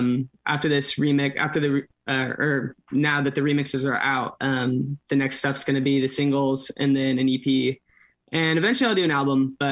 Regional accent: California, United States; I'm from Orange County, so like an hour south of LA.

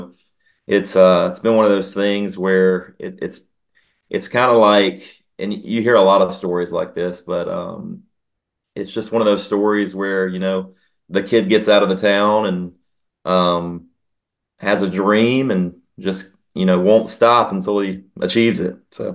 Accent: Luverne, Alabama, United States; Well, I grew up in a small town in rural Alabama called Luverne, town of, maybe 2,000 folks, not many people there in the town.

